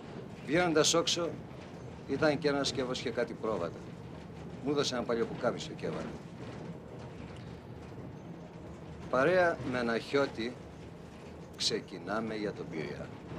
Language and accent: Greek; Asia Minor, Turkey; now in Greece; πρώτοι πρόσφυγες που ήρθαμε από τη Μικρασία.